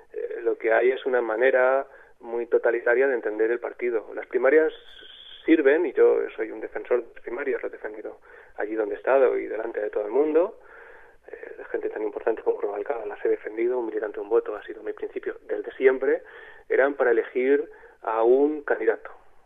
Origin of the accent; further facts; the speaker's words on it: Aspe, Valencian Community, Spain; Yo voy por la lista de Alicante, pero evidentemente yo soy de Aspe, quiero mi pueblo